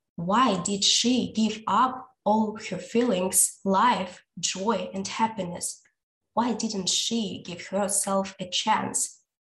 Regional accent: Moscow, Russia; English is a second language; I'm from Russia, from Moscow.

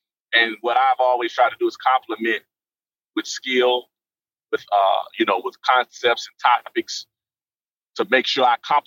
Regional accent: Fairfield, Alabama, United States; I'm from Fairfield.

